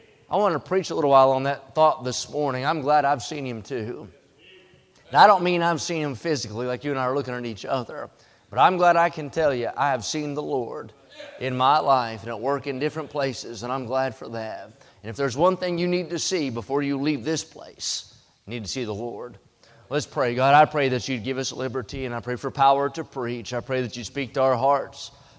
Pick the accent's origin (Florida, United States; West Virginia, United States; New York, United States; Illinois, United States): West Virginia, United States; also born or lived in Santa Clara, United States; now in Cowpens, United States; We lived for 5 years in the middle of Silicon Valley, Santa Clara, California, and I'm from West Virginia, so it was the real Beverly Hillbillies when we moved out there.